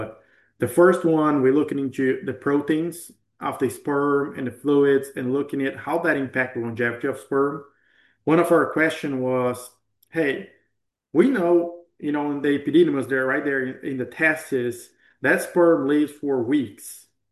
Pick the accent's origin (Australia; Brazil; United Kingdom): Brazil; now in United States; well, I'm from Brazil. I came to Idaho. It's a little cold for me.